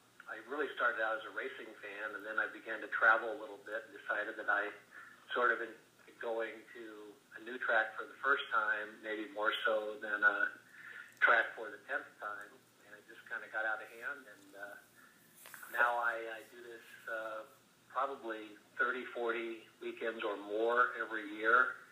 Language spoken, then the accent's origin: English; Peoria, Illinois, United States; now in California, United States; I'm originally from the Peoria, Illinois area, and they've got a track out there, the Peoria Speedway, which is exactly the kind of track I like to see racing on.